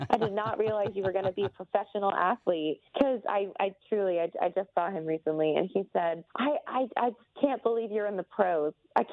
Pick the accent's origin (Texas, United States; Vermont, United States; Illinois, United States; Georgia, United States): Georgia, United States; Athens; So I grew up in Athens, right outside of Atlanta.